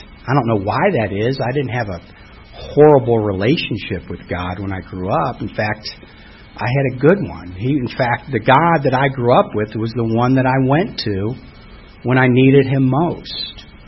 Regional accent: Ohio, United States; I grew up in outside of Columbus, Ohio, and grew up in a great family.

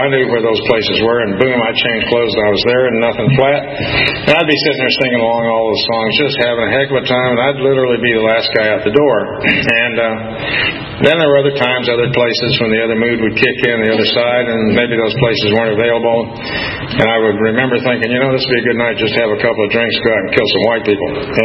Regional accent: Wichita, Kansas, United States; I'll tell you that I was born in Wichita, Kansas. That's my home.

